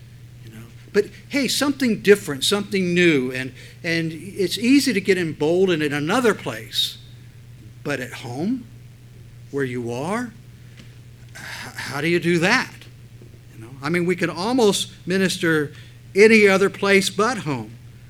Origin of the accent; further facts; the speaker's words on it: United States; time I go over to India, what's so strange is they like think, well, you're very important. Why? Because I'm an American.